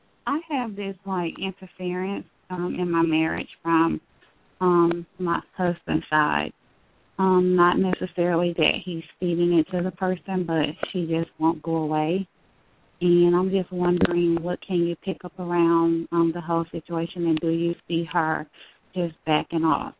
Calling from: Texas, United States; I'm in Texas.

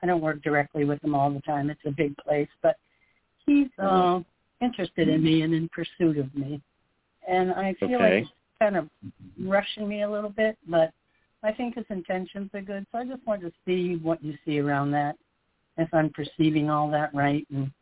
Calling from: Florida, United States; I'm calling from Florida.

